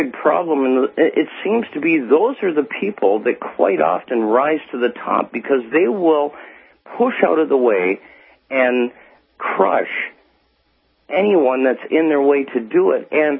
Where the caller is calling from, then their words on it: Canada; Like, I'm calling from Canada.